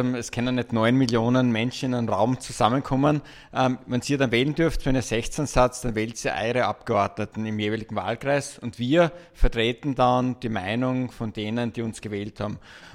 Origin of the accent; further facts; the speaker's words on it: Spielberg, Styria, Austria; Ich komme aus Spielberg, also nicht weit von euch entfernt.